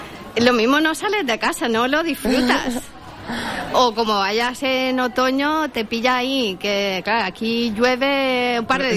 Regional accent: Egersund, Rogaland, Norway; Pero claro, ahí en mi pueblo, en Egersund, hace a lo mejor menos 10 grados.

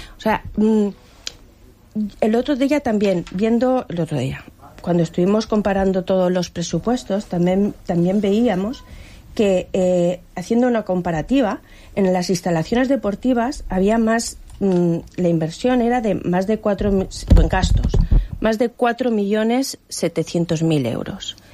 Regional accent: La Nucía, Valencian Community, Spain; Siempre he vivido aquí, soy de la Nucía y siempre he vivido en la Nucía.

